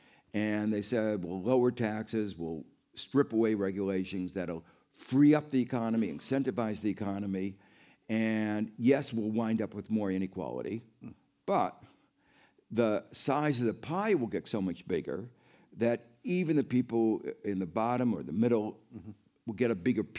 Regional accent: Gary, Indiana, United States; I talk about growing up in Gary, Indiana, which is a steel town in the southern tip of Lake Michigan. It was an iconic industrial town.

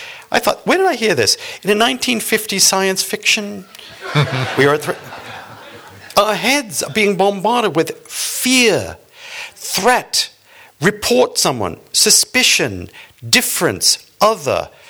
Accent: Boston, Massachusetts, United States; I come from Boston, Massachusetts.

